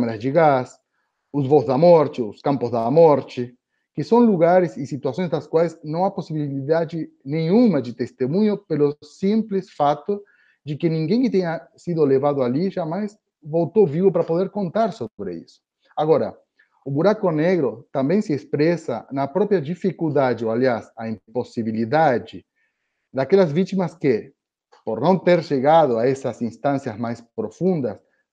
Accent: Argentina; eu sendo argentino, meu TCC teve como assunto o papel da arte na conformação de memórias da ditadura na Argentina.

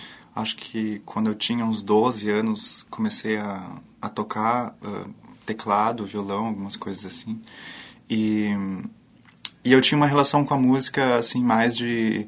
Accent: Gravataí, Rio Grande do Sul, Brazil; Eu sou de Gravataí, né?

